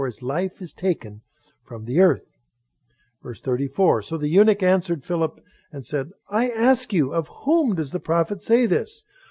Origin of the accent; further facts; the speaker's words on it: New York, United States; You know, I was raised in the North Country and I never shivered so much as I did that day.